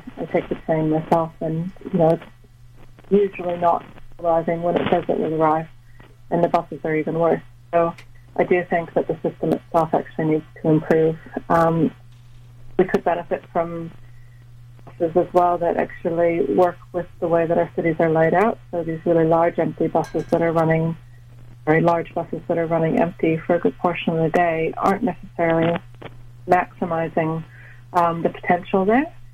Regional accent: United States; I think I'm from the States originally, and I've always taken an international perspective on things.

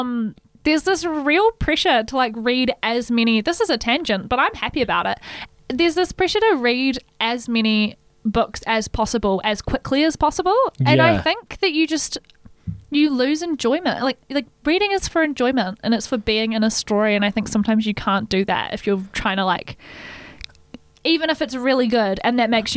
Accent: Australia; now in New Zealand; when I watched that as an Australian child in Australia, I was like, how silly.

